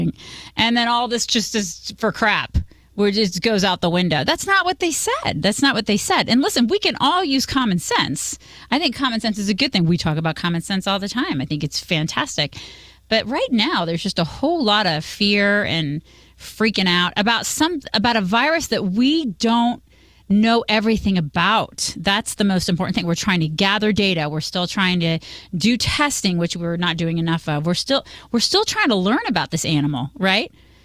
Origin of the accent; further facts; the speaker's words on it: United States; We're American, man.